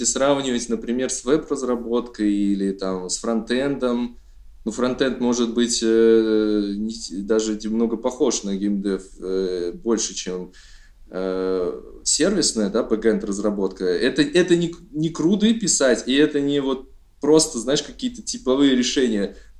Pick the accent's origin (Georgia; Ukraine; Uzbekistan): Uzbekistan; Потому что я вырос в Узбекистане